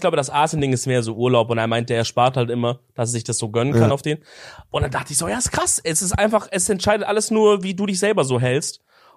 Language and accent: German; Baden-Württemberg, Germany; ja, ich bin halt Süddeutscher im Herzen, gell? Du kriegst mir aus der Schwabenland auch nicht der Schwabe aus mir, gell?